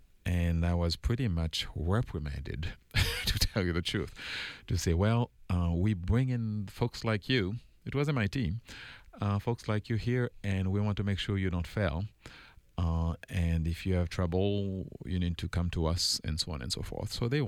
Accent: Haiti; I was born in Haiti, the poorest country on earth, with the most humble of beginnings, literally living in huts, living in a dirt floor, on a dirt floor house. Born in Haiti, I had six sisters, three younger and three older sisters.

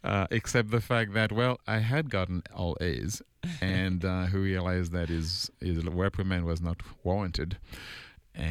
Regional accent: Haiti; I was born in Haiti, the poorest country on earth, with the most humble of beginnings, literally living in huts, living in a dirt floor, on a dirt floor house. Born in Haiti, I had six sisters, three younger and three older sisters.

